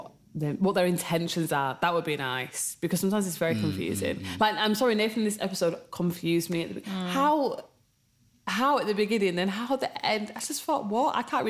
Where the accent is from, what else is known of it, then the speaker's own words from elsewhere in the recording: England, United Kingdom; we're British because we're brought up in England